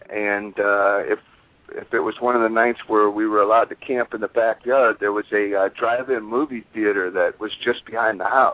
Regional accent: Ohio, United States; I had the benefit of growing up in the Midwest and in the Ohio area

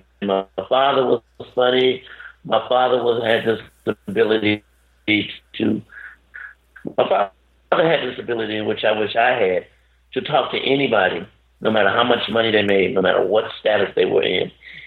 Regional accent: Columbia, South Carolina, United States; I grew up in Columbia, South Carolina. Actually, I grew up in two areas. My father was in the service for a while, and while my father was in the service, we traveled, and then we settled in Columbia, South Carolina.

